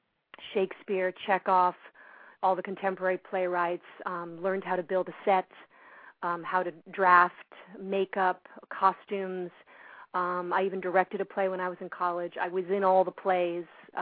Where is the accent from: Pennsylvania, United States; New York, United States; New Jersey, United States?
New York, United States; Well, I grew up in New York, and I grew up basically listening to a lot of music in my household. Both my parents are from Colombia, South America